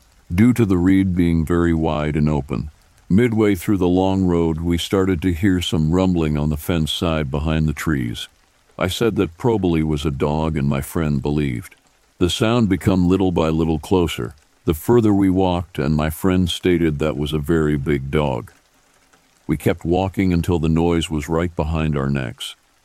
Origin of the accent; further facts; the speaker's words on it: Brazil; I'm from Brazil, and I've seen a lot of things in this short 21 years of my life.